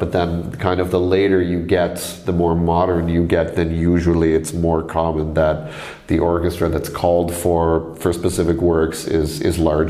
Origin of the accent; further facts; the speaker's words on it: Toronto, Ontario, Canada; I grew up in Toronto, mm-hmm, which has like a very, very large Asian population.